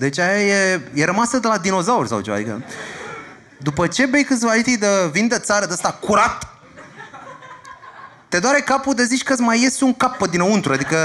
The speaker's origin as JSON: {"language": "Romanian", "region": "Bucharest", "country": "Romania", "said": "Zic, da, știu, dar eu sunt din București"}